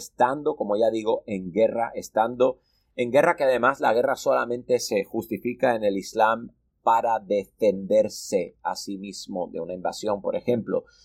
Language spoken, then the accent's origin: Spanish; Spain; yo soy español.